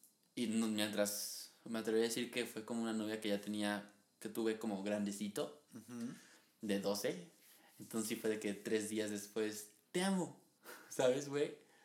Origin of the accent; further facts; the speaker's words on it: Coatzacoalcos, Veracruz, Mexico; Y yo estaba en Coatzacoalcos, en mi pueblo, y ella estaba en la ciudad, supongo yo, ¿no?